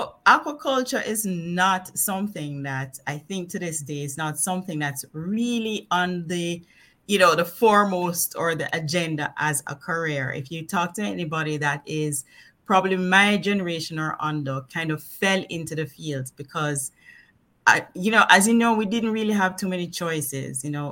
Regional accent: Kingston, Jamaica; also born or lived in Spanish Town; So I was born in Kingston, and I went to school in Kingston, but when I was about four, my parents moved to Spanish Town. So, we moved back and forth between Spanish Town and Kingston because all of my schooling was in Kingston.

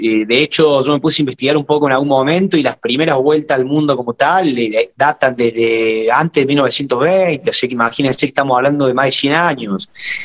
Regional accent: La Calera, Córdoba, Argentina; Yo soy de La Calera. La Calera está a 20 minutos de Córdoba capital. Es una ciudad-pueblo, ya creció bastante, pero sigue siendo muy tranquila.

